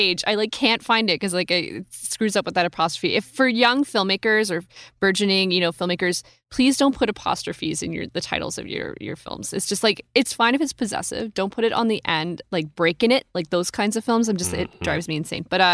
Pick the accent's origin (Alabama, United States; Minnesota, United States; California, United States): California, United States; I might be pronouncing this wrong, which is terrible because I grew up in California, but Calexico.